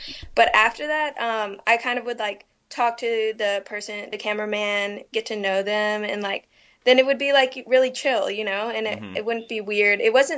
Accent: St. Louis, Missouri, United States; I'm from St. Louis.

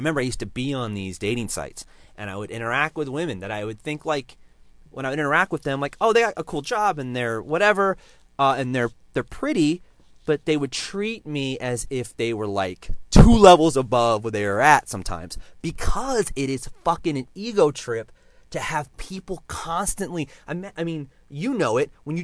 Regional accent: San Diego, California, United States; now in New York, United States; I'm from New York. Oh, New York. Well, no, I'm from San Diego originally.

